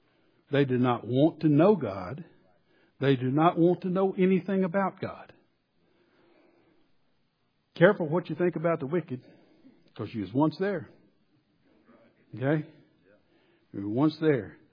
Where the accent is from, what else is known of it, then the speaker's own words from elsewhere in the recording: Arkansas, United States; now in Salt Lake City, United States; He sent us from Arkansas, where my wife and I grew up in the Bible Belt, in the Southern Bible Belt, and all of a sudden we found ourselves in the shadow of the Mormon Temple in Salt Lake City.